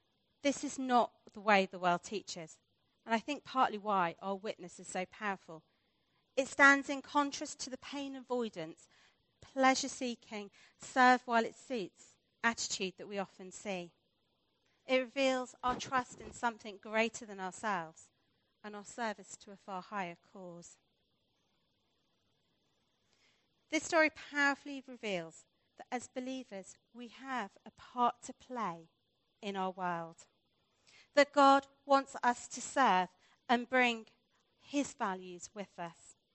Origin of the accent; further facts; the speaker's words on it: United Kingdom; As a Brit, I must admit, I struggle to get my head around this idea of the importance of land.